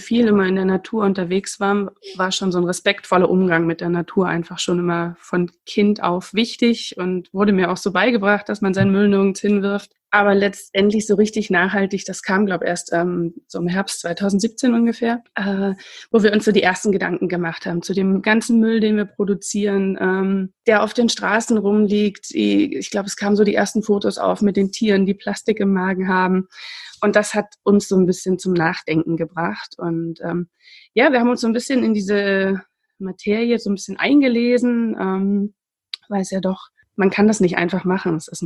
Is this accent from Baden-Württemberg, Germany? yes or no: yes; Friedrichshafen, Baden-Württemberg, Germany; also born or lived in Dresden; ich bin 36 Jahre alt, komme gebürtig aus der Nähe von Dresden und wohne aber und bin auch groß geworden am Bodensee in der Nähe von Friedrichshafen.